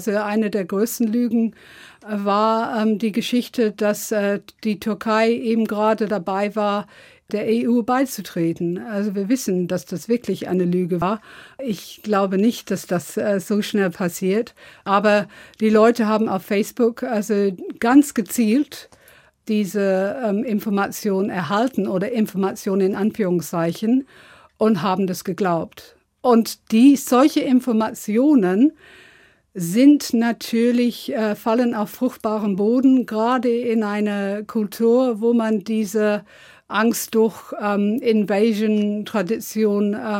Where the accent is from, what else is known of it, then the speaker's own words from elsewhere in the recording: London, United Kingdom; German is a second language; Also ich komme zwar aus Südlondon, aber ich schätze mittlerweile weniger Stadt und mehr Land.